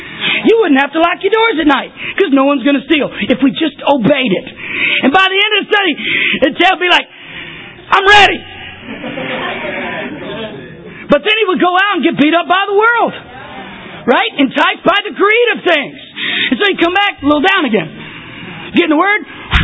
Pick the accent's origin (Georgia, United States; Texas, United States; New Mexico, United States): Texas, United States; Growing up in East Texas, when I was a kid, nothing was open Sunday morning.